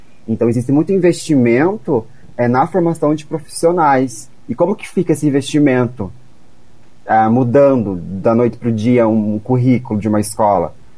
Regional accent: Rio Negrinho, Santa Catarina, Brazil; also born or lived in Curitiba; Eu sou de Rio Negrinho, Santa Catarina. Planalto Norte, fica 3 horas de Curitiba. Eu fui para Curitiba

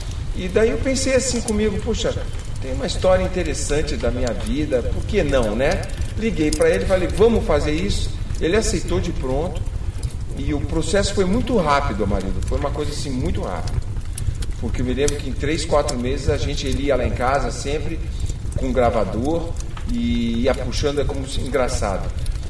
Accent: Curitiba, Paraná, Brazil; now in Brasília, Brazil; Então saímos aqui de Curitiba, eu, meu pai, minha mãe e minha irmã. Núcleo de curitibanos que foram morar em Brasília.

